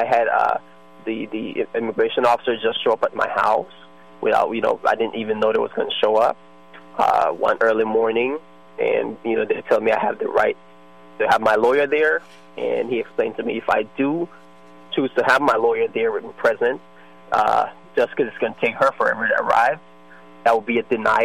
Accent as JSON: {"language": "English", "country": "Belize", "said": "I'm from Belize, which we all know is under the West Indies law."}